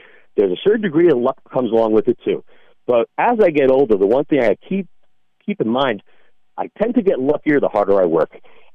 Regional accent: New Jersey, United States; I grew up in New Jersey, of all places, can you believe that?

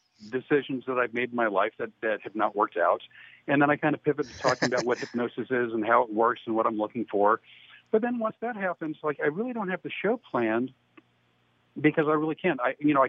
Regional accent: Phoenix, Arizona, United States; moved away as an adult; now in Louisiana, United States; Hi, let's see, born and raised in Phoenix. I've been divorced 5 times. My fourth ex-wife is a Cajun girl, and for that reason, I moved to Louisiana.

